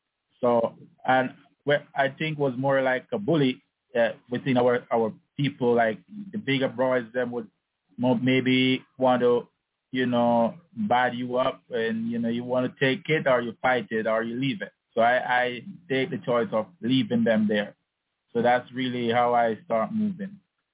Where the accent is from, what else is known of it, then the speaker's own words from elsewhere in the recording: Jamaica; now in Panama; No, I'm from Jamaica.